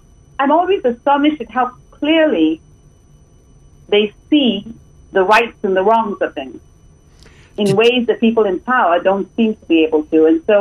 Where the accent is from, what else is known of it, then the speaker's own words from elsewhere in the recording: Malaysia; also born or lived in United States; I grew up in Malaysia. I did my master's. I did my first degree in Malaysia. Did my master's at UCLA